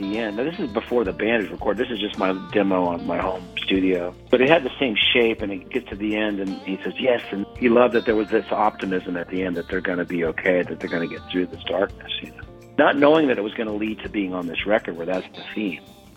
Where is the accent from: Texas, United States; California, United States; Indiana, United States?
Indiana, United States; Evansville; we grew up together in Evansville, Indiana, but he lives all over the world now.